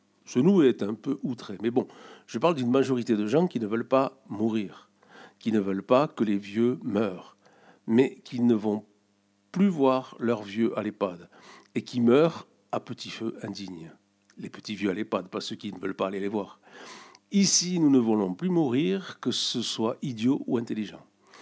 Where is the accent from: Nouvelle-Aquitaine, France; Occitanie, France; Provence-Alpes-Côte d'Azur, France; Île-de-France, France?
Occitanie, France; Toulouse; Quand j'étais petit à Toulouse